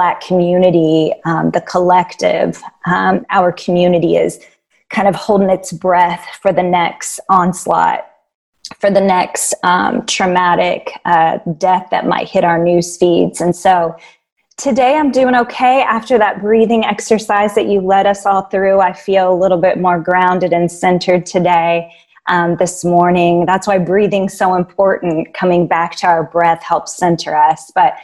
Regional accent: Indianapolis, Indiana, United States; Yeah, I'm from Indianapolis, Indiana.

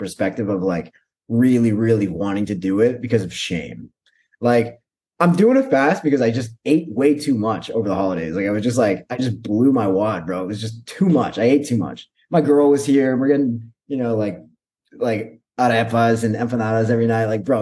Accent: Canada; I'm as a Canadian, don't really know much about the culture

